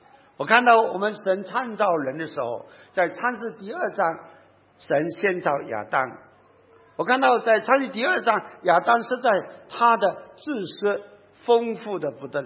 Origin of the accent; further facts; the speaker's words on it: China; 我自己在中国长大，小的时候就用那个油灯，那个是用火油的哈。